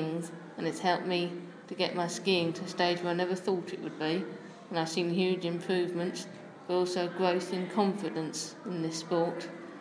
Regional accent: Tunbridge Wells, South East England, United Kingdom; I'm from Tunbridge Wells

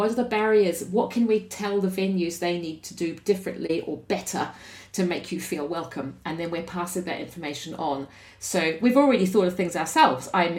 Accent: New Zealand; in my home country of New Zealand, or as we also call it in Maori, Aotearoa, which means the land of the long white cloud.

